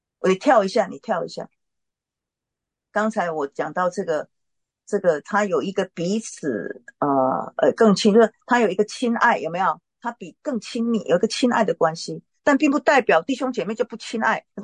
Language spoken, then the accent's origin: Chinese; China; 我就比较就朋友之交淡如水的那一种我们中国人说，这个朋友的关系像水一样